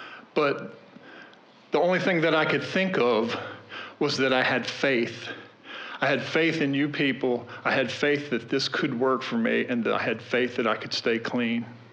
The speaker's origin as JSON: {"language": "English", "town": "Harrisonburg", "region": "Virginia", "country": "United States", "said": "I'm an addict from Harrisonburg, Virginia"}